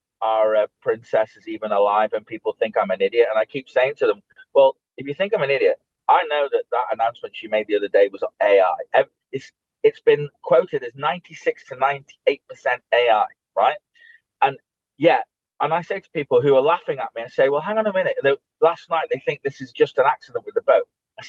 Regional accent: Scotland, United Kingdom; I'm Scottish and I know the Scottish flag is on the back of the Scottish kit.

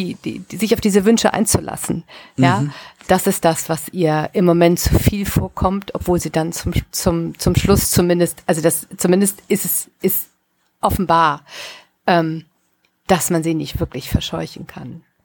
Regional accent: Rhineland, Germany; Um es mal als Rheinländerin zu sagen, ja?

